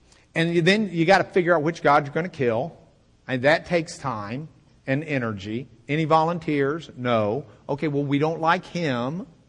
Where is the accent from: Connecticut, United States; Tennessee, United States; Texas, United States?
Texas, United States; Lubbock; first language English; I'm going to speak to you in English, right? That's my native tongue. Specifically, God's English, which is the kind we learned in Lubbock.